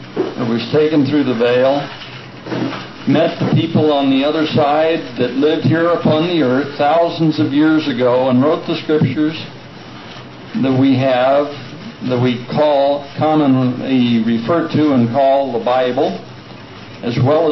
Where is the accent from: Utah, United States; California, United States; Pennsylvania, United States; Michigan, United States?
California, United States; Bakersfield; I was born in Frisey's Maternity Home in Bakersfield, California, on the 18th of June, 1942, 51 years ago. I lived and went through high school, Bakersfield Elementary School, graduated from Bakersfield High School, went to Bakersfield College